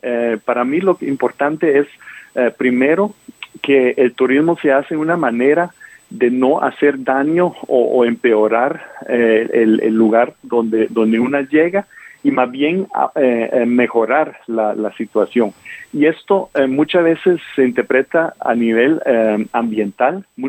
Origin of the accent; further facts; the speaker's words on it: southern Germany, Germany; Spanish is a second language; moved away as an adult; also born or lived in United States; now in Costa Rica; tal vez por mi nombre y tal vez por mi acento te das cuenta que soy alemán. Crecí en el sur de Alemania, después fui a estudiar a Estados Unidos hotelería, y ahí conocí a una costarricense y por eso estoy aquí en Costa Rica.